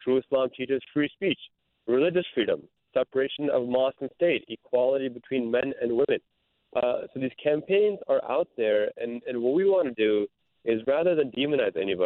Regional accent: Chicago, Illinois, United States; You know, I grew up in Chicago, so I literally grew up down the street from Wheaton College.

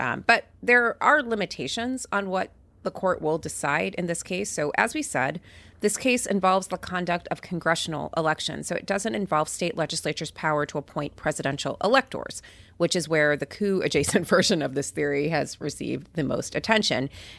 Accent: California, United States; And as a Californian, I feel obliged to mention one brief that is opposed to the independent state legislature theory

